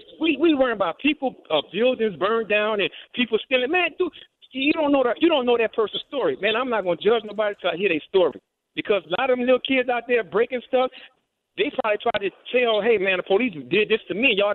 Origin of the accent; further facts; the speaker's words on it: Los Angeles, California, United States; I mean, I seen it in L.A. I grew up around Watts and all that.